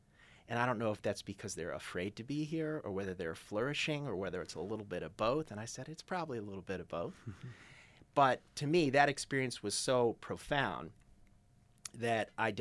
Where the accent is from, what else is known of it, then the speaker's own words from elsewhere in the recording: United States; I lived in Steuben County. I grew up in Steuben County in a very traditional suburban subdivision.